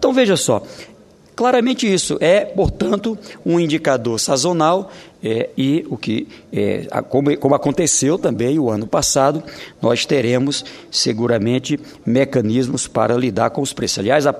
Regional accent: Northeast Region, Brazil; eu sou do Nordeste

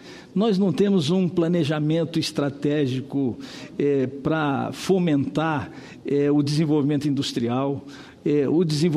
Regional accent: Santa Catarina, Brazil; É, eu sou de Santa, então Santa Catarina.

